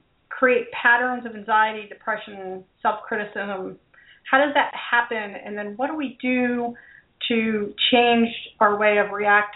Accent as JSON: {"language": "English", "region": "New Jersey", "country": "United States", "tie": "born or raised there", "said": "Our first guest is from my home state in New Jersey."}